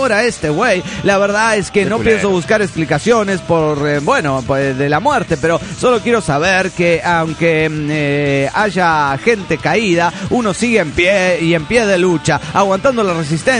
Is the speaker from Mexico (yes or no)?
yes; Nuevo Laredo, Tamaulipas, Mexico; de Nuevo Laredo, Tamaulipas, México.